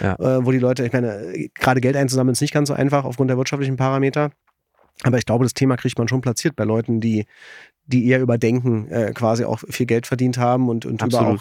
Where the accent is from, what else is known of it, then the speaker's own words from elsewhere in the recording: Cologne, North Rhine-Westphalia, Germany; Als Kölner ist das schon auch so ein Ding mit dem Fahrrad